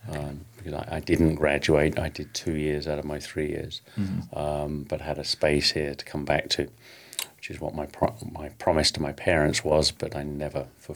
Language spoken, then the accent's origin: English; Ipswich, East of England, United Kingdom; Prior to coming, I grew up in Ipswich, went to school in Ipswich.